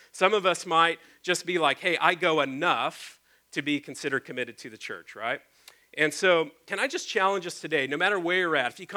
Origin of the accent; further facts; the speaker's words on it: the South, United States; I was raised in this area, I was raised in the South.